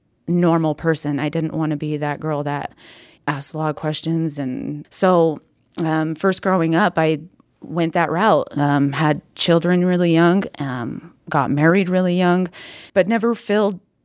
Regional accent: Utah, United States; I grew up in Burl, actually. So I was getting out of Utah. I did not belong here.

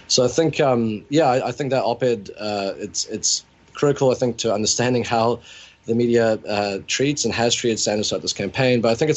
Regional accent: New Zealand; now in Toronto, Canada; I'm sort of split between two non-US countries. I live in Toronto, but I'm from New Zealand originally.

